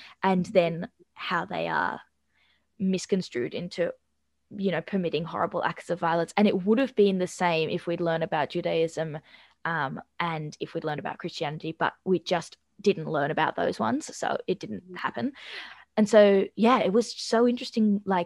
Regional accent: Australia; it's so different to to the typical way of growing up in Australia because there are so few Jews there.

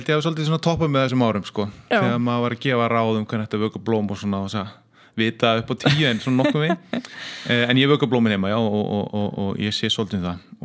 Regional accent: Reykjavík, Capital Region, Iceland; also born or lived in Sweden; ég er mestmegnis alinn upp í Langholtskverinu, réttu löðanum. Það áður átti ég heim í Svíþjóð 2 ár sem ég finnst að hafa móta með svolítið í gegnum tíðina. En æskuárin voru bara mjög góð

